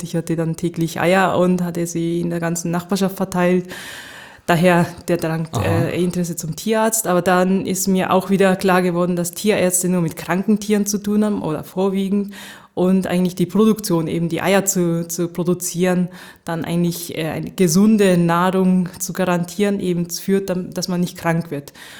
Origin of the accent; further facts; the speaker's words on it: Nagoya, Aichi, Japan; Und ich bin in Nagoya aufgewachsen, das ist in Zentraljapan. Mir ist auch ein Stolz der Nagoyaner, die eben zentral sind und nicht Tokio. Dann habe ich dann in Sapporo studiert